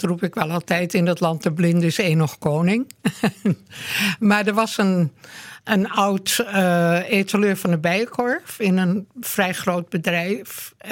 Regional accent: Amsterdam, North Holland, Netherlands; now in Laren, Netherlands; Amsterdam.

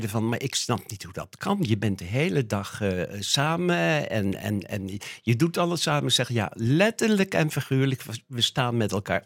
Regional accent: Zwolle, Overijssel, Netherlands; Omdat ik uit Zwolle kwam.

